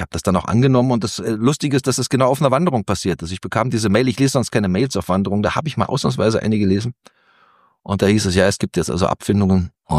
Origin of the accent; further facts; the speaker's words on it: Munich, Bavaria, Germany; ich bin aus München, da ist man natürlich tendenziell eher nach Süden orientiert